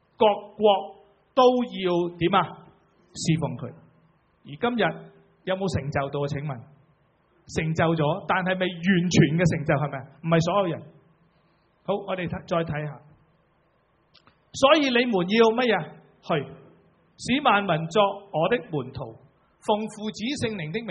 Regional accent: Guangdong, China; 即是中国人说，我们广东人说，去到天脚底。

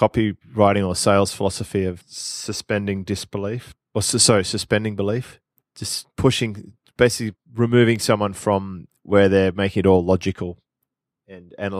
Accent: Australia; Like as an Australian or having visited the UK a lot

